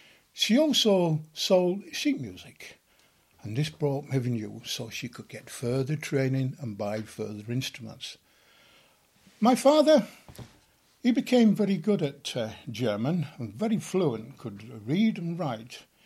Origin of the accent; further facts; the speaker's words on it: Leeds, Yorkshire and the Humber, United Kingdom; I was born in Leeds, 11th of August 1935. My parents came from an humble background. We lived in a district of Woodhouse.